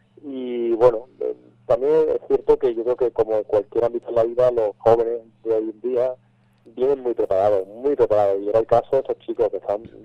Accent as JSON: {"language": "Spanish", "region": "Andalusia", "country": "Spain", "tie": "born or raised there", "also_born_or_lived": "Barcelona", "moved": "as an adult", "said": "yo era una persona que prácticamente no había salido Andalucía, de mi tierra, ¿no? Y el hecho de irme a vivir a otra ciudad como Barcelona durante tanto tiempo"}